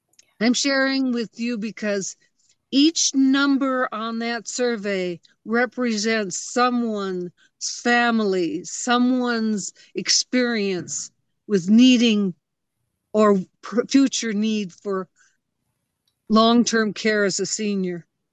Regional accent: Merrill, Wisconsin, United States; my husband and I and Ken, Bernie grew up in rural Wisconsin. I was born in Merrill, and Ken was born in Antigo.

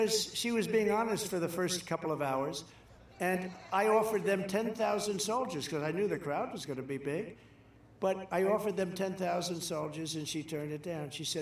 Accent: Queens, New York, United States; Queens. I grew up in Queens.

